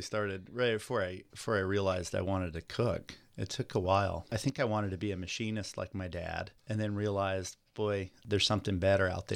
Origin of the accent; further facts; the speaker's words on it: Atlanta, Georgia, United States; also born or lived in England; now in Port Townsend, United States; I started out in Atlanta, Georgia.